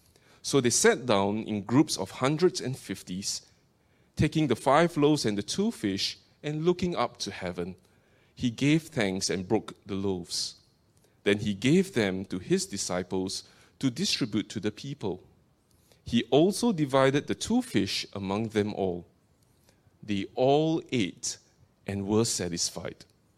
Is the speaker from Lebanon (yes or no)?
no; Singapore; now in Perth, Australia; You probably could tell from my accent by now, I was originally from Singapore. My family and I, we relocated to Perth about 4 years back.